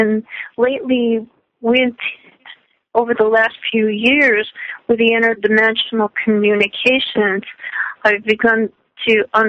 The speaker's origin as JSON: {"language": "English", "region": "New York", "country": "United States", "tie": "born or raised there", "said": "And when I grew up in New York State, we would go down shopping in downtown Rochester, New York"}